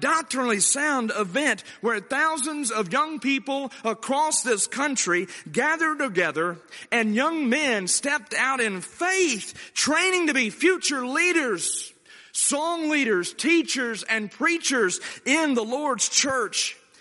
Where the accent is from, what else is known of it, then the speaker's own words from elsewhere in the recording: Alabama, United States; And I grew up in Walker County, Alabama, Bible bowls right and left every month.